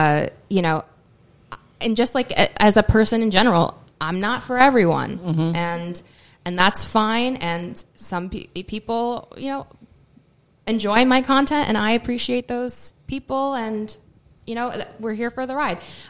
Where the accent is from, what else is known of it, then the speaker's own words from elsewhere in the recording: New York, United States; as a New Yorker, it's not that we have a negative, like, look on things, but we have a very blunt and honest look on things